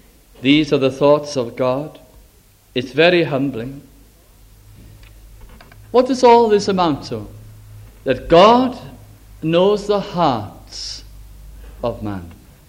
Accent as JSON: {"language": "English", "town": "Bolton", "region": "North West England", "country": "United Kingdom", "tie": "born or raised there", "said": "Now, I can remember where I was brought up in Bolton"}